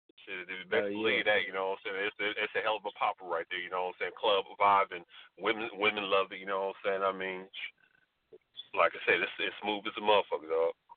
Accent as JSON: {"language": "English", "town": "Tulsa", "region": "Oklahoma", "country": "United States", "tie": "born or raised there", "also_born_or_lived": "Cleveland / Los Angeles", "said": "I lived in Cleveland, you know what I'm saying, over half my life, L.A. a couple years, born and raised in Tulsa"}